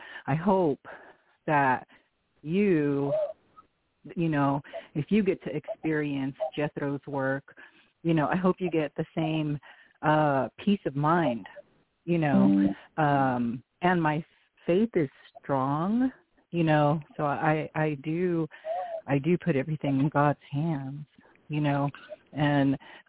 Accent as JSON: {"language": "English", "town": "Oakland", "region": "California", "country": "United States", "tie": "born or raised there", "also_born_or_lived": "Bakersfield", "said": "I was born in Bakersfield, and I was raised in Oakland."}